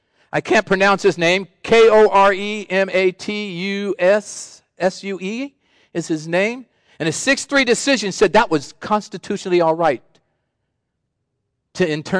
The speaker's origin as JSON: {"language": "English", "country": "United States", "tie": "born there", "said": "I am glad I was born in America. I am glad I live in America."}